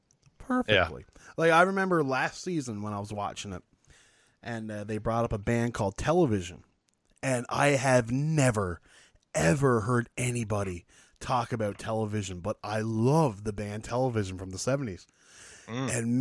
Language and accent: English; Newfoundland and Labrador, Canada; The biggest squid ever found was in Newfoundland. It was actually 15 minutes from my hometown.